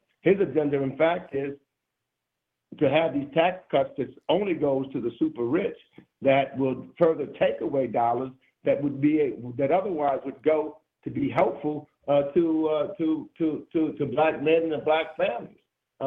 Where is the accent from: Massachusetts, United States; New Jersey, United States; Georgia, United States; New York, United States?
New York, United States; look, I'm from New York.